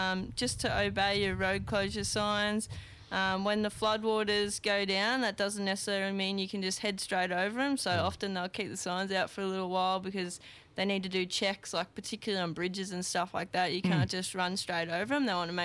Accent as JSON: {"language": "English", "town": "Cooroy", "region": "Queensland", "country": "Australia", "said": "I'm from the sunny coast. So I'm from Kuroi, which is a little town near Noosa, I suppose you'd say."}